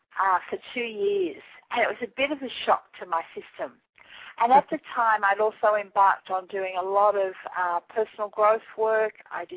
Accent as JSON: {"language": "English", "town": "Canberra", "region": "Australian Capital Territory", "country": "Australia", "tie": "born or raised there", "said": "I was born in Canberra, which is the capital of Australia, which is a long way from where I live now, and I grew up in what was then sort of the bush."}